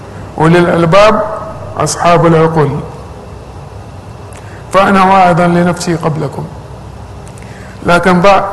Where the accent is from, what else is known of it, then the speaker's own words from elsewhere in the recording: Saudi Arabia; لكن في دربوها عندنا في السعودية الآن